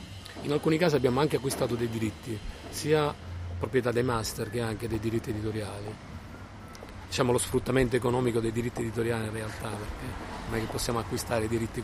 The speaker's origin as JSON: {"language": "Italian", "town": "Catania", "region": "Sicily", "country": "Italy", "tie": "born or raised there", "moved": "yes", "lives_now": "Milan, Italy", "said": "mi sono trasferito a Milano nel 1984 perché volevo appunto coltivare la mia passione, che a Catania, che è la mia città natale, non potevo sicuramente coltivare."}